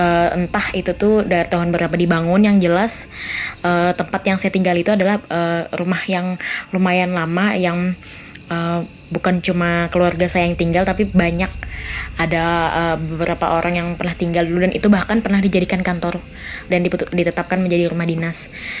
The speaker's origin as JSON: {"language": "Indonesian", "region": "Kalimantan", "country": "Indonesia", "said": "Asal saya dari Kalimantan."}